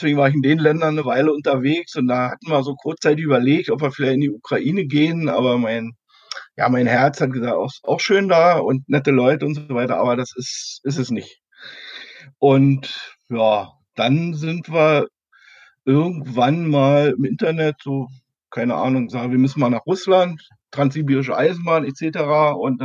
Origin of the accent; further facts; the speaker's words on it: East Germany, Germany; ich bin in der DDR aufgewachsen